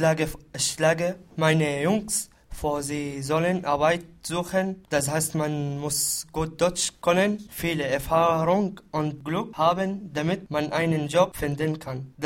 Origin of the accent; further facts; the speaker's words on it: Homs, Homs Governorate, Syria; German is a second language; now in Berlin, Germany; Ich bin 23 Jahre alt, ich komme aus Syrien und in Homs aufgewachsen.